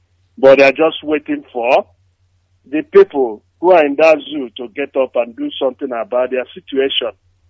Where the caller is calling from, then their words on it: Australia; I'm calling from Australia.